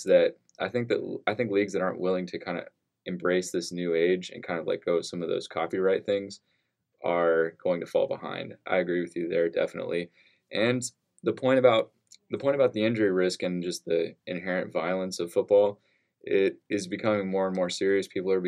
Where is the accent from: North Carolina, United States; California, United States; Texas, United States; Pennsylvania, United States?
Texas, United States; I grew up in Central Texas, and, like, all my friends play football